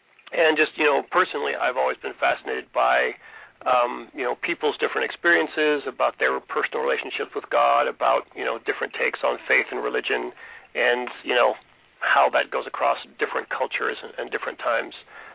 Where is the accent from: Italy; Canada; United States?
United States; Florida; Originally, I am from Florida. And most of my family is still back there.